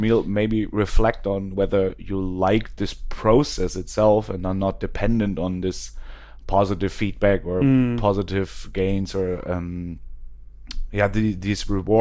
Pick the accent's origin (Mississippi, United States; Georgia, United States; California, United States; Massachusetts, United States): Massachusetts, United States; Boston; I'm from Boston.